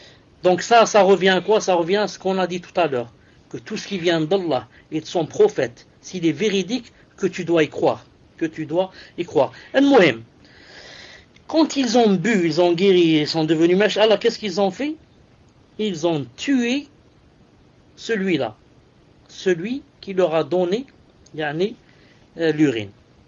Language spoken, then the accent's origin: French; Algeria; pour aller vers le sud, chez nous en Algérie, dans certains endroits